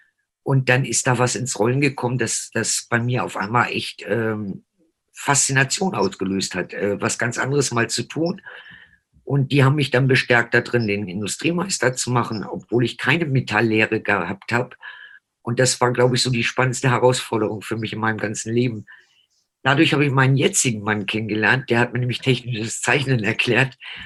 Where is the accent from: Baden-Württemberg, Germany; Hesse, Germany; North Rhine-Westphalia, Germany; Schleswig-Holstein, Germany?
Schleswig-Holstein, Germany; Ahrensburg; Ich bin gebürtig aus dem Norden, also in der Nähe von Hamburg, Ahrensburg, wenn einem das was sagt. Gibt es ein schönes Wasserschloss. Da meine ganze Jugendzeit verbracht, war viel in Dänemark früher.